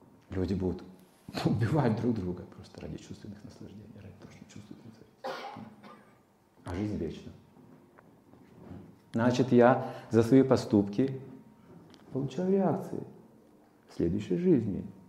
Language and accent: Russian; Kazakhstan; born there; В этой жизни, скажем, я родился в Казахстане. Я родился в Казахстане.